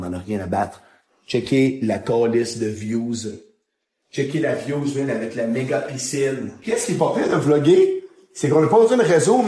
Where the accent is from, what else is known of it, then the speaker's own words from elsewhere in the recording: France; Je suis français.